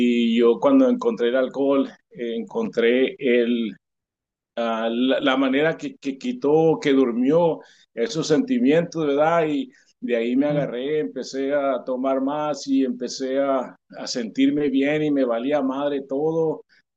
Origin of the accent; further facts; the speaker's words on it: Pitiquito, Sonora, Mexico; now in United States; Soy originario de Pitiquito, Sonora, México. Tengo en Estados Unidos muchos años ya